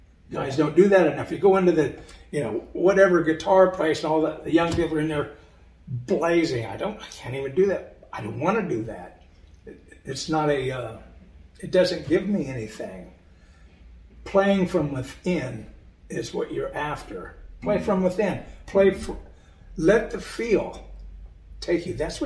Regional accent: Indiana, United States; I'm some guy from Indiana that grew up in the cornfields.

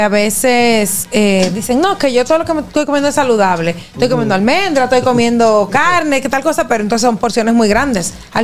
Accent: Dominican Republic; Soy dominicano, pero no como tal cosa.

